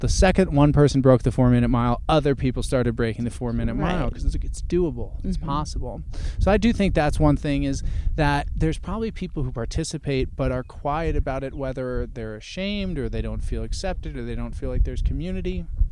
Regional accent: New York, United States; I'm from Long Island and then living in New York City

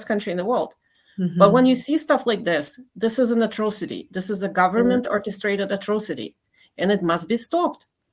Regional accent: Ukraine; now in United States; I'm from Ukraine, actually.

